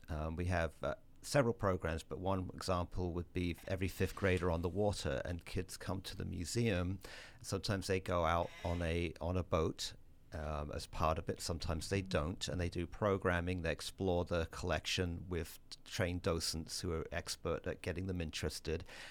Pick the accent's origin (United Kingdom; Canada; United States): United Kingdom; England; I actually originally many years ago came from England.